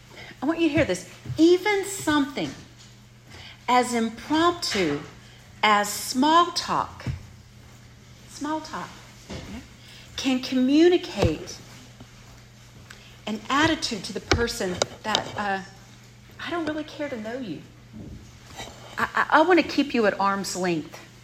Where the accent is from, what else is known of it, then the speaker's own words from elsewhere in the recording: the South, United States; For example, I grew up in the South in a middle-class suburban neighborhood.